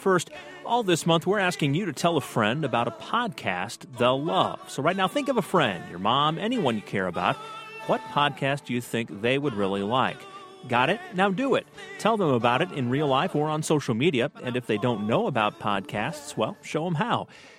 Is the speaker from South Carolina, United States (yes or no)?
no; Iowa, United States; because I grew up in Iowa, big Iowa fan growing up.